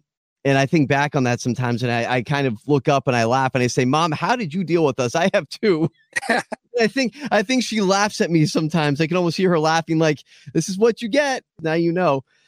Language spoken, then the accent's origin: English; Florida, United States; So actually born and raised in South Florida, which surprises a lot of people because there's not a lot of us native Floridians.